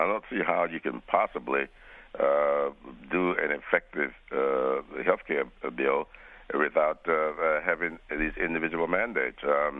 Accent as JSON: {"language": "English", "town": "Columbia", "region": "South Carolina", "country": "United States", "tie": "born or raised there", "also_born_or_lived": "Sumter", "said": "Fort Jackson, as you know, is in Columbia, my hometown."}